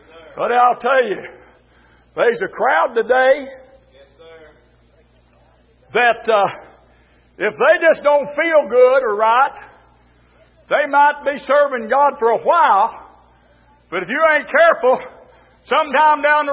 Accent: United States; Buddy, that's my flag over there. It marks me as an American.

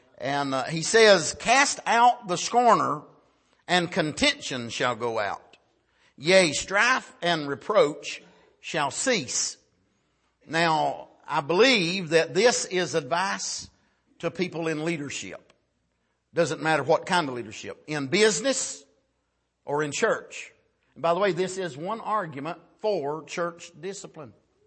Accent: Wilkes County, United States; When I was a boy growing up in Wilkes County, you couldn't hardly understand the difference in agreement or argument.

